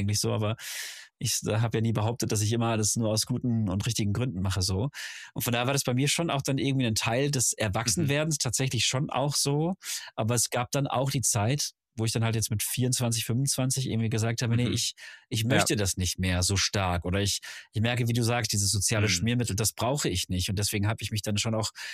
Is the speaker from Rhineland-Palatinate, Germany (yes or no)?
no; Schwelm, North Rhine-Westphalia, Germany; wir sind in Schwelm groß geworden, also schon nicht dörflich, schon eine Stadt so